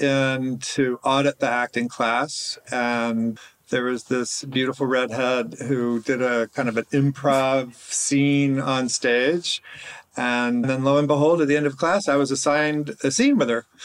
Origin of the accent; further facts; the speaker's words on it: the South, United States; I called them moon pies because I'm from the South.